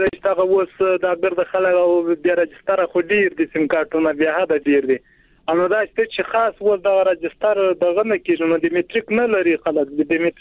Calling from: Helmand, Afghanistan; د هلمند نه

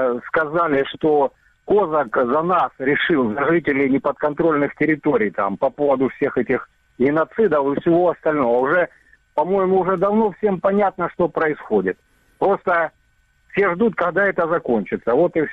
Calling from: Horlivka, Donetsk Oblast, Ukraine; из неподконтрольной Горловки.

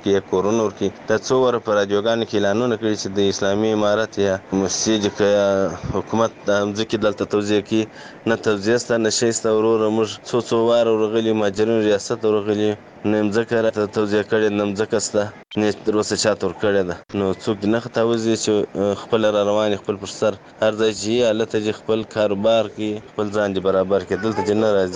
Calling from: Kandahar, Afghanistan; also born or lived in Pakistan; د کندهار سره ستاسو سره په تماس کې یم وروره دغه اته میاشتې نه میاشتې کېږي چې موږ مهاجر د پاکستان څخه راغلي یو

